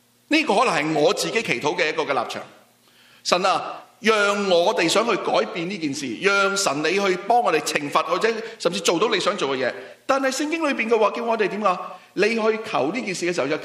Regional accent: Hong Kong; 作为一个在香港土生土长的人

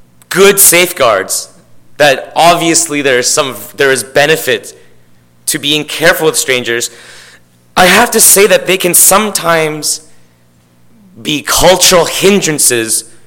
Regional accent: Vancouver, British Columbia, Canada; And for someone who was born and raised in Vancouver, I could never think of doing that.

